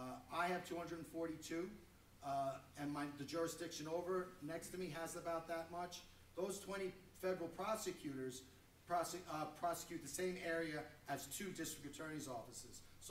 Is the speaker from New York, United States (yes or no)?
yes; New York, United States; I think I come from it in a little bit of a different perspective because I'm from New York